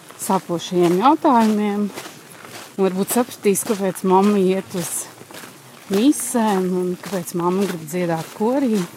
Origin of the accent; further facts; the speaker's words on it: Valmiera, Valmiera Municipality, Latvia; no Valmieras.